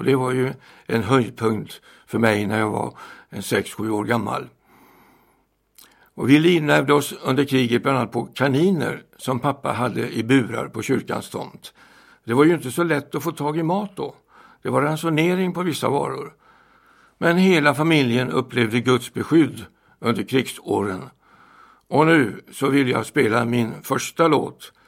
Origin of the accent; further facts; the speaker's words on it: Helsingborg, Skåne, Sweden; born there; Jag föddes i Helsingborg 2 år innan andra världskriget började. Och då är det ju lätt att räkna ut hur gammal jag är.